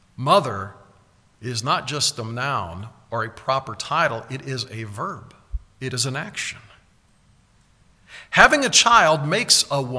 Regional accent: United States; born there; I was born in America like most of you. That makes me an American.

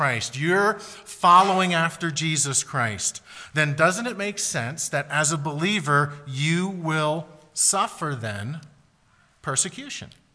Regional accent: Pennsylvania, United States; As they said, we are from Pennsylvania.

